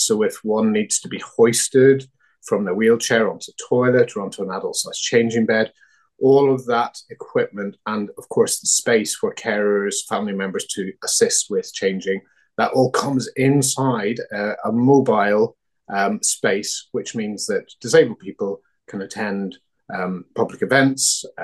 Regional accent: Northern Ireland, United Kingdom; I was growing up in the Troubles in Northern Ireland. I was off school sick a lot. I was sent off to this terrible boarding school in Belfast.

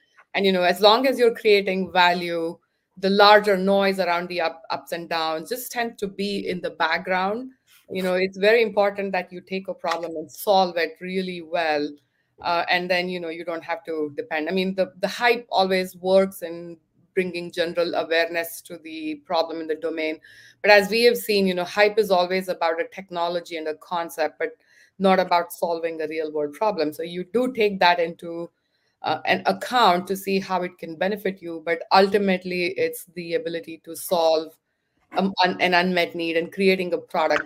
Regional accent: India; moved away as an adult; now in United States; I've lived in the US more than anywhere else in the world. I'm originally from India. Grew up in India, you know, did my education in India, but came here for my master's and my business degree.

